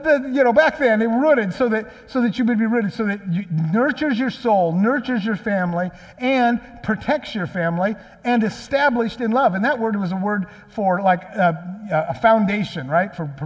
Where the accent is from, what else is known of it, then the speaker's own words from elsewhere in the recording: Aberdeen, Washington, United States; I grew up in Aberdeen, which is just at the bottom of the rainforest down there, and we spent a lot of time up in the rainforest.